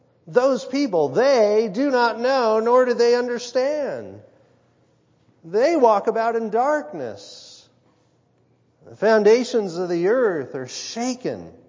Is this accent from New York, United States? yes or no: no; California, United States; now in New Zealand; We have earthquakes in New Zealand, and I'm from California, so it's nothing terribly new to me.